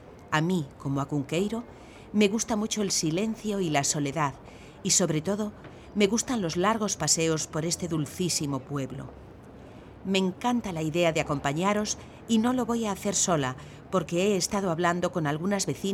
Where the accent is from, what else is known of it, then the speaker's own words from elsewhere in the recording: Mondoñedo, Galicia, Spain; born there; Nací en Mondoñedo en 1981